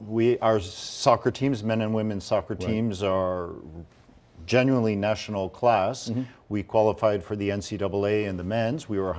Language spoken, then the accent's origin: English; New Haven, Connecticut, United States; also born or lived in Providence, United States; I grew up in New Haven in elementary school, that's right.